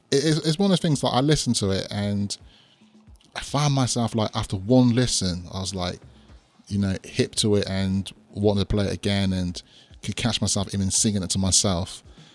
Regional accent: United Kingdom; We're British, we're garage.

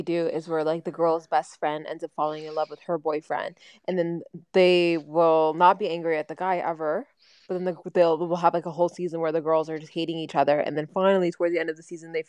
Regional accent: Toronto, Ontario, Canada; we're from Canada, and we have like we've never had anything where it's like Canadian people, and Degrassi is from Toronto. It's filmed in Toronto, that's where we're from.

